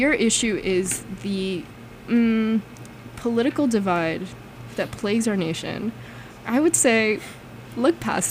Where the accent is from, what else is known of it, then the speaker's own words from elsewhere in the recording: Florida, United States; I have. I'm from Florida.